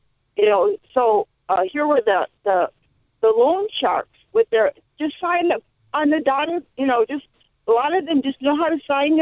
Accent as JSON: {"language": "English", "region": "Wisconsin", "country": "United States", "tie": "born or raised there", "said": "I was born and raised on the Oneida Indian Reservation, and I actually tape recorded many of the elders in my tribe who went to those boarding schools."}